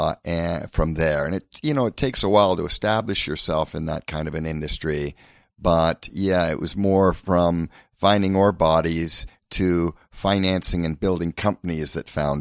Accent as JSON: {"language": "English", "region": "British Columbia", "country": "Canada", "tie": "born or raised there", "also_born_or_lived": "Vancouver", "said": "Yeah, we grew up in Canada, Vancouver. We were born, and then we hightailed it right up north from there into an area which is called the Chilcotin area"}